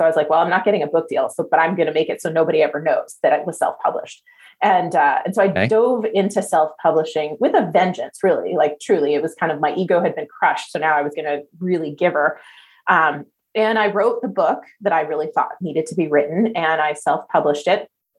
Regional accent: Canada; My background, I'm Canadian and I started real estate investing in Canada in 2001.

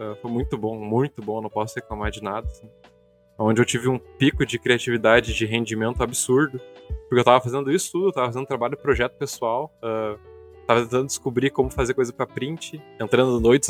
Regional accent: Brazil; E aí, cara, sou brasileiro aqui, né?

